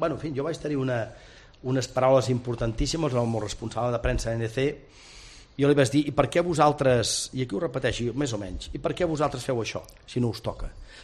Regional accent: Vic, Catalonia, Spain; jo sóc fill de Vic

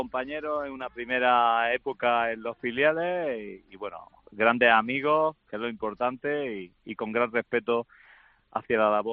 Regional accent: Granada, Andalusia, Spain; somos muy granadinos los tres, somos muy muy de Granada

